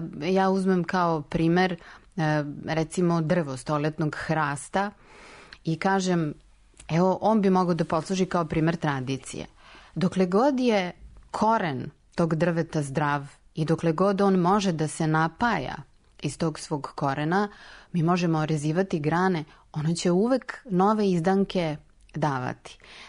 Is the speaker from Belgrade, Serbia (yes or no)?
no; Novi Sad, Vojvodina, Serbia; Ja dolazim iz Novog Sada, dakle iz jedne sredine gde, evo, danas na Božić se i dalje obavlja jedan običaj u jednom delu Novog Sada